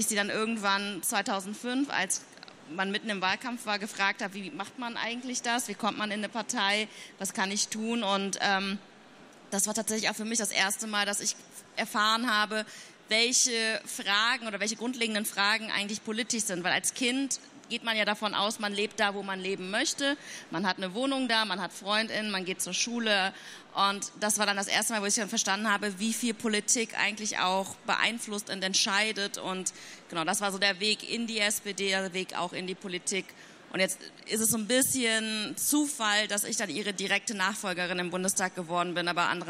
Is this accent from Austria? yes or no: no; Germany; born there; tatsächlich so, dass meine Eltern in den 80er Jahren nach Deutschland gekommen sind, um zu studieren. Ich bin in Deutschland geboren, mein Bruder ist in Deutschland geboren